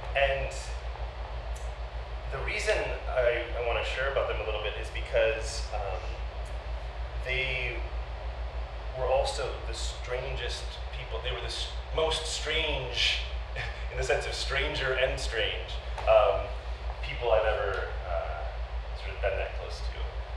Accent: Midwest, United States; And I grew up in the Midwest, my dad was the civil servant, my mom was an artist.

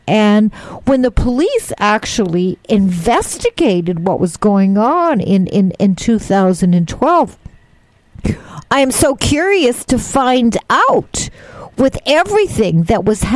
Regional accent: Canada; you know that I'm Canadian. Of course, I have dual citizenship

